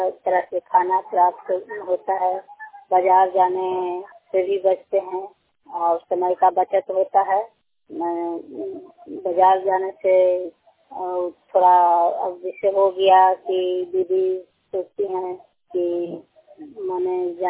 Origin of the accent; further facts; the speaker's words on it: Setpur, Bihar, India; मैं सेतपुर गांव की निवासी हूँ और मेरा सेलेक्ट सागर है पंचायत इताचा क्लस्टर सरनामा ब्लॉक रोहुई और जिला नालंदा।